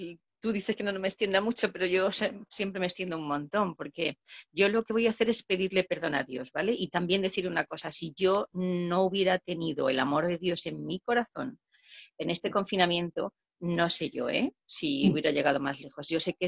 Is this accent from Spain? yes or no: yes; Extremadura, Spain; now in Madrid, Spain; soy española, ¿no? O soy de Extremadura, no sé.